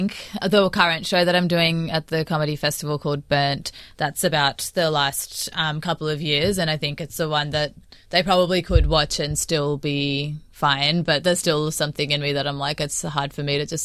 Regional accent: Kolkata, West Bengal, India; born there; moved away; Yeah, I speak Bengali. So I was born in Kolkata.

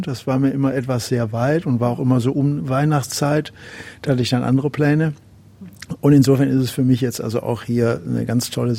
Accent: Essen, North Rhine-Westphalia, Germany; now in Düsseldorf, Germany; ich komme auch aus Deutschland und wie die Heide auch aus Essen ursprünglich, lebe inzwischen in Düsseldorf.

